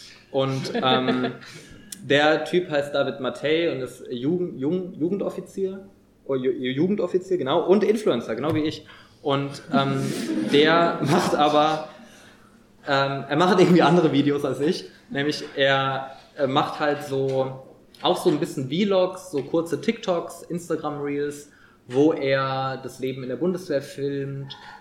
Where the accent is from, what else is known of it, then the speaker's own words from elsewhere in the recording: Berlin, Germany; ich komme aus Berlin